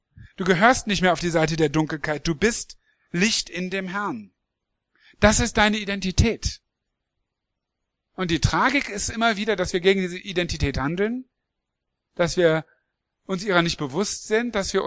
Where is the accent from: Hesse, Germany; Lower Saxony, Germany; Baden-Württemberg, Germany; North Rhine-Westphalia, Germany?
Lower Saxony, Germany; Hanover; Ich komme ursprünglich aus Hannover, wie einige wissen.